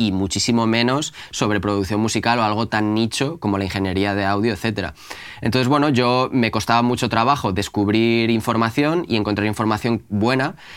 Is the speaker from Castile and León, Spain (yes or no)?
yes; Castile and León, Spain; now in Madrid, Spain; yo no soy de Madrid, yo soy de un pueblo de León que tiene 900 habitantes.